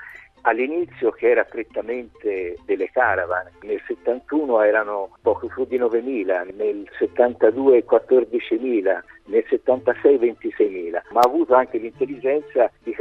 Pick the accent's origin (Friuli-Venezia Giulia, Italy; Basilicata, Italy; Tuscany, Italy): Tuscany, Italy; Florence; Leggevo che in Toscana, io sono di Firenze